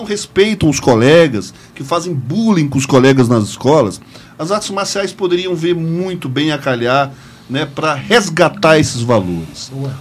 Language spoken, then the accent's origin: Portuguese; Taguatinga, Federal District, Brazil; E eu lembro quando eu era criança, em Taguatinga, quando eu era criança, eu era uma pessoa indesejada na casa dos outros.